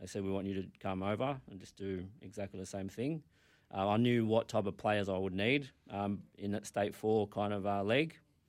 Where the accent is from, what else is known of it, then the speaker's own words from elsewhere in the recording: Werribee, Victoria, Australia; I'm from Werribee, so Truganina, Hobbs Crossing, kind of over where I live.